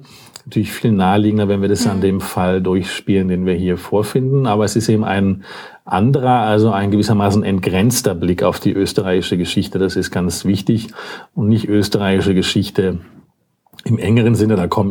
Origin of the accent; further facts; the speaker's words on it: Berlin, Germany; also born or lived in Vienna; now in Innsbruck, Austria; ich komme aus Berlin, also selbst Migrant hier, aber schon seit 17 Jahren in Wien und jetzt seit 5 Jahren in Innsbruck.